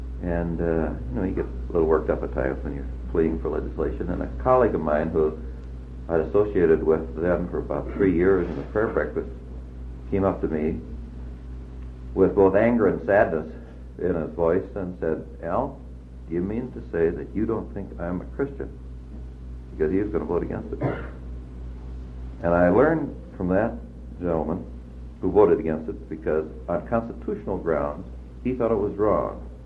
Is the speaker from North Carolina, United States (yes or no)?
no; Nerstrand, Minnesota, United States; the people in the church I grew up in Nerstrand, Minnesota, too